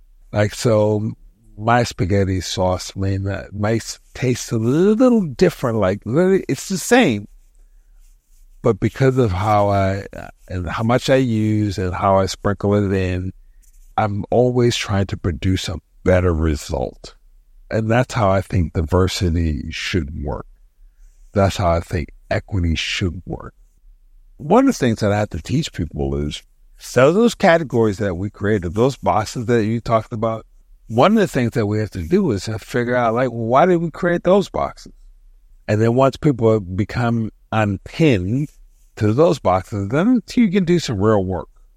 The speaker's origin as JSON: {"language": "English", "town": "Baltimore", "region": "Maryland", "country": "United States", "said": "I'm a kid from East Baltimore."}